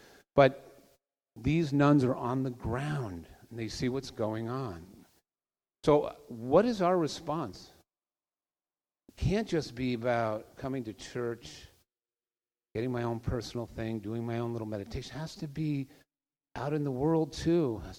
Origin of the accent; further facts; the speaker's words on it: United States; One of the problems with America, and I'm an American, is this rugged individualism.